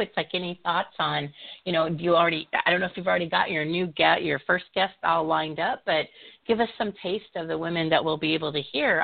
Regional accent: Midwest, United States; my growing up was ridiculous, but I'm from the Midwest and it was always work hard, you know, stay loyal.

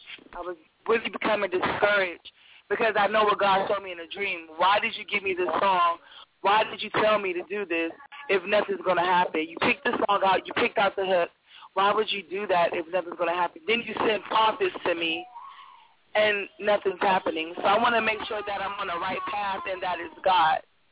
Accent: California, United States; I'm from California. I came from California to Texas.

